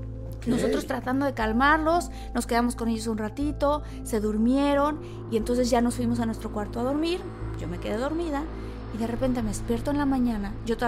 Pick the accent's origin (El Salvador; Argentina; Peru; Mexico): Mexico; Villahermosa, Tabasco; entre las historias que tengo que contar, una de ellas es que yo crecí en Villahermosa. Y en Tabasco, en la selva